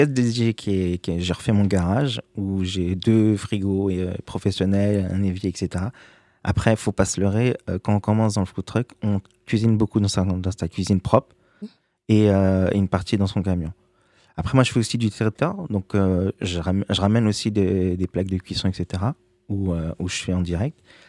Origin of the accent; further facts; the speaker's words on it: Tigery, Île-de-France, France; Alors, moi, je suis de Tigerie.